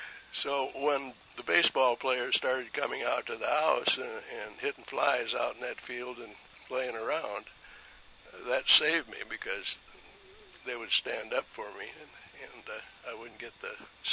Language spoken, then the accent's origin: English; Racine, Wisconsin, United States; born there; I was born in Racine, Wisconsin, and by the time I was a year old, I had polio epidemic closed the schools in Rockford.